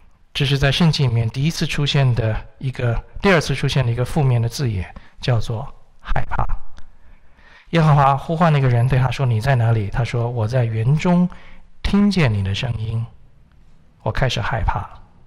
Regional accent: China; now in United States; 所以我们中国人讲，哎呀，人不自私天诛地灭，有没有？

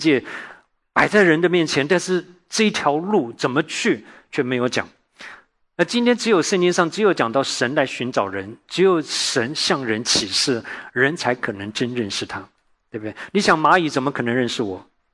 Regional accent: Taiwan; 我自己在台湾长大的，台湾是多神论，什么都当神啊。

